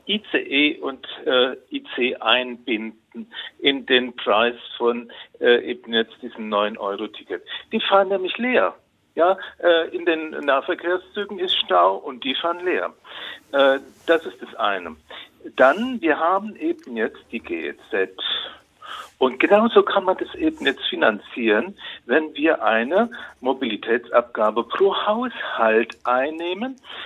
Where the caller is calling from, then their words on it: Frankfurt, Hesse, Germany; ich bin eben jetzt aus Frankfurt